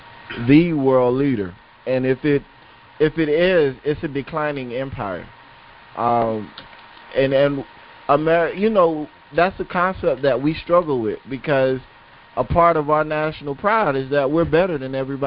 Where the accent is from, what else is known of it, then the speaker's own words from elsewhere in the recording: United States; And I say that as an American.